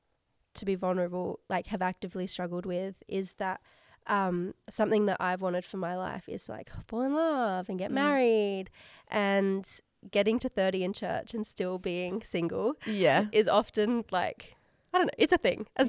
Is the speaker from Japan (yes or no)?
no; Adelaide, South Australia, Australia; now in Sydney, Australia; You know, I grew up in Adelaide. I didn't grow up in Sydney.